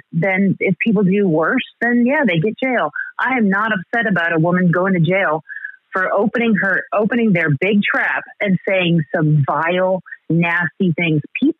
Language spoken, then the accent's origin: English; United States; moved away; I believe, because I'm American. I grew up American, but I'm here now.